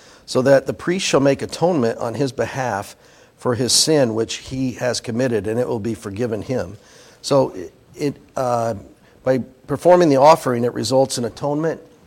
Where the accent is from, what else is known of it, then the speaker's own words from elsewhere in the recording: Midwest, United States; Growing up in the Midwest, that was a tree that we didn't have